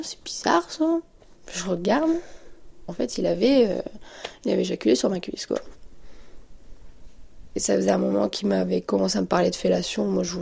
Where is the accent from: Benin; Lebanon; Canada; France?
France; Douai, Hauts-de-France; j'étais chez moi à Douai, donc chez mes parents.